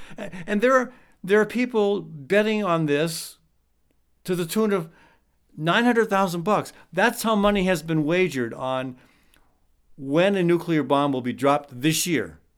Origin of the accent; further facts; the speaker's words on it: Iowa, United States; The bad news is that Iowa My home state is the fastest, has the fastest growing rate of cancer in the U.S.